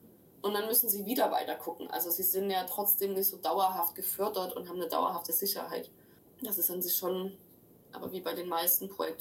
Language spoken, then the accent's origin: German; Saxony, Germany; moved away; Also ich bin selber aus dem Erzgebirge weg, weil es einfach halt als, weiß nicht, linke, irgendwie diversere Person auch nicht geil ist, da zu sein.